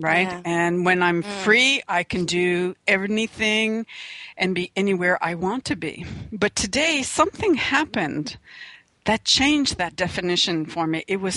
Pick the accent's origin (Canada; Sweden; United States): Canada; We're two Canadian women